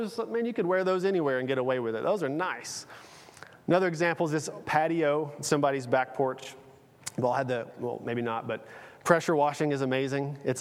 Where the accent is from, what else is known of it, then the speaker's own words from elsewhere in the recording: Tennessee, United States; I grew up in Tennessee.